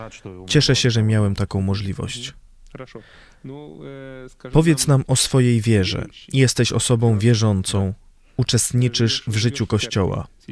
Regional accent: Sakhalin Oblast, Russia; also born or lived in Kyrgyzstan; urodziłem się w Kirgizji. Mieszkaliśmy w Kirgizji do pierwszej klasy szkoły podstawowej. Miałem wtedy 7 lat. Potem przeprowadziliśmy się na wyspę Sachalin. Daleko, tak, daleko, z mamą. To na samym Dalekim Wschodzie. Tak, tuż przy Japonii.

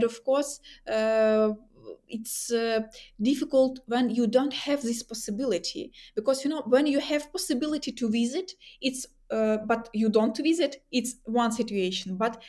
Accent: Simferopol, Crimea, Ukraine; English is a second language; I am from Simferopol, from Akhmesjit.

